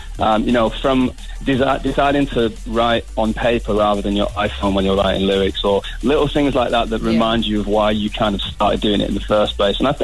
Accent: Manchester, North West England, United Kingdom; I'm from, like, the north of England where it rains a lot. I'm from Manchester.

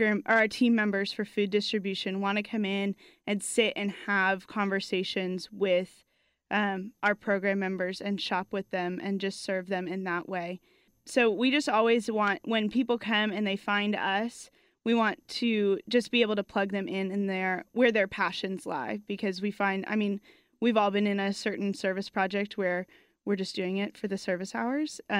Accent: Texas, United States; Definitely. I grew up in Lake Highlands.

